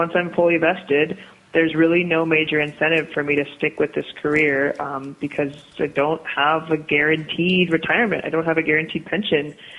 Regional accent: Dillingham, Alaska, United States; I was born and raised here in Alaska. I grew up in Dillingham.

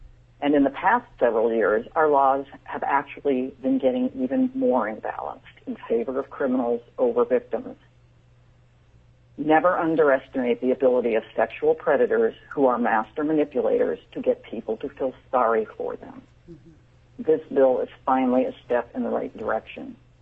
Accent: Alaska, United States; I was born in Alaska, and I have lived here my whole life.

